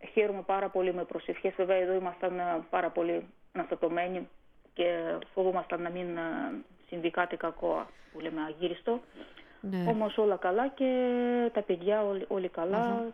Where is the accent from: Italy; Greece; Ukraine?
Ukraine; Τότε βέβαια ήταν Σοβιετική Ένωση και μετά όταν διαλύθηκε και παραμείναμε εκεί στην Ουκρανία. Οπότε τα χρόνια μου που μεγάλωσα ήταν στην Ουκρανία.